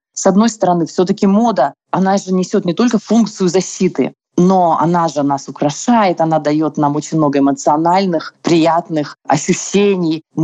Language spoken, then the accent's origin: Russian; Irkutsk, Irkutsk Oblast, Russia; Вы знаете, я из Иркутска, из Сибири. Я, знаешь, такое и минус 30, и минус 35, ну, вот из детства.